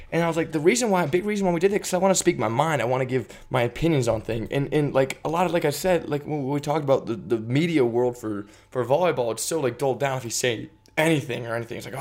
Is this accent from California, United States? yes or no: yes; California, United States; obviously I have a bias, from I'm from Northern California.